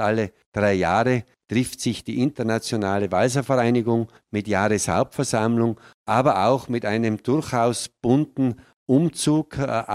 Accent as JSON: {"language": "German", "town": "Galtür", "region": "Tyrol", "country": "Austria", "tie": "born or raised there", "said": "Ja, die Besiedlungsgeschichte meiner Heimatgemeinde Galtür ist eine ganz besondere."}